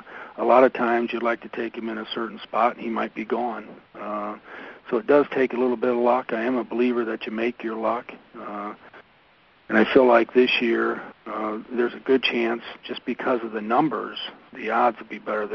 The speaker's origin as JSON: {"language": "English", "town": "Monroeville", "country": "United States", "tie": "born or raised there", "said": "It is my hometown, next to my dad."}